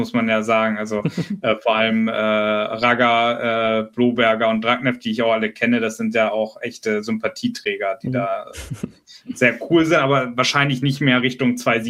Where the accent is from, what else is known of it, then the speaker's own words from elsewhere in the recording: Berlin, Germany; Ich komme aus Berlin, ich kann 7 Stunden bieten.